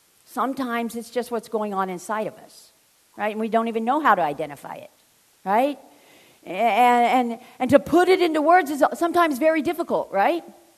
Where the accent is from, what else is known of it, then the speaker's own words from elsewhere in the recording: Phoenix, Arizona, United States; I'm a junkie from the South Phoenix, you know, I'm used to living on the streets